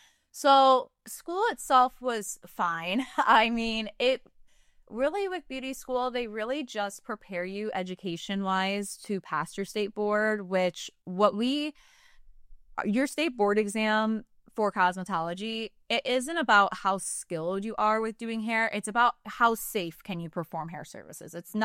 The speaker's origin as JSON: {"language": "English", "town": "Defiance", "region": "Ohio", "country": "United States", "tie": "born or raised there", "said": "I grew up in Defiance. Oh, okay. So kind of very small community. Great place to grow up and raise a family."}